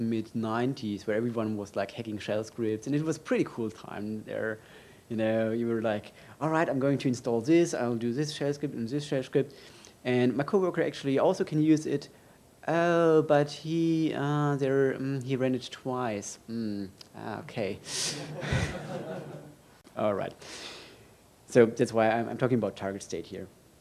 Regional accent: Germany; now in Switzerland

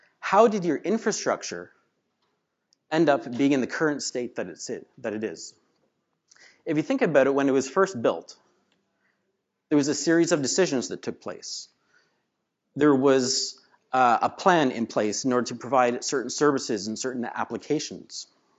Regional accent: Canada; now in Toronto, Canada; I'm from Canada, by the way. I've gone all across the country, but I'm currently in Toronto.

